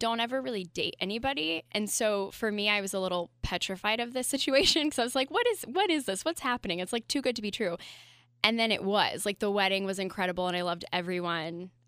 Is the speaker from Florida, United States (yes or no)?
no; Columbus, Ohio, United States; We met at a playoff hockey game in Columbus, Ohio, where I'm from